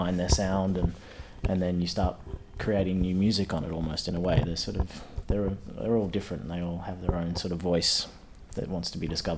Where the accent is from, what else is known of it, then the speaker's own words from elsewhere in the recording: Australia; for guitar players, but I'm from Australia.